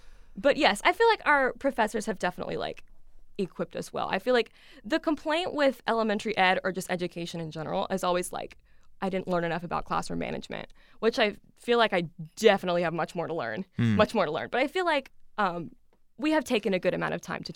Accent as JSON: {"language": "English", "town": "Fairborn", "region": "Ohio", "country": "United States", "said": "And I'm from Fairborn, Ohio, so I'm local."}